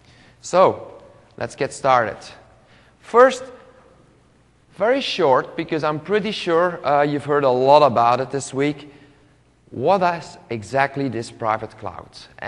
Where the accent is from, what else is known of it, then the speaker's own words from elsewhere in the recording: Belgium; English is a second language; I am not from the USA. You will probably hear that on my accent, but I am from Belgium.